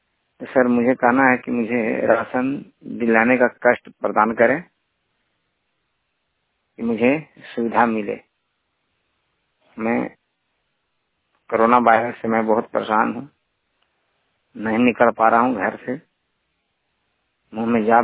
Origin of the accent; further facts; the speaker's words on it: Bihar, India; now in Ludhiana, India; बिहार के रहने वाला हूँ। मैं लुधियाना से बोल रहा हूँ, राजीव गांधी फोकल पॉइंट गली नंबर 4-5 से मैं बोल रहा हूँ।